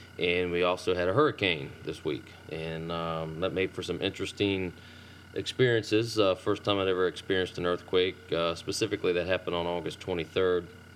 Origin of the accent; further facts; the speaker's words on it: San Leandro, California, United States; born there; I was born in San Leandro, California, which, there's earthquakes out there.